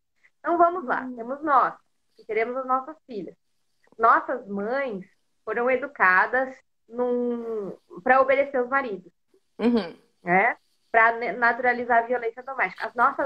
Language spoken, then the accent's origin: Portuguese; Brazil; a necessidade que nós brasileiros temos de nos reconhecer enquanto latino-americanos